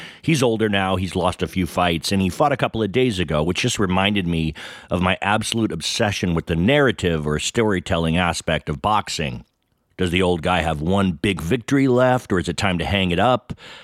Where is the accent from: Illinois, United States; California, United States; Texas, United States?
California, United States; Pleasant Hill; I mean, I grew up in Pleasant Hill, but it was a perfectly fine town.